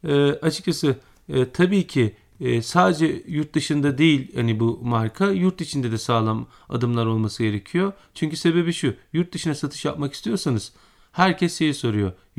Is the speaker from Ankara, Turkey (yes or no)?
yes; Ankara, Turkey; also born or lived in Elbistan; Ben 1974 Elbistan doğumluyum. İlkokulu, üniversiteyi, liseyi hepsini aslında Ankara'da okudum.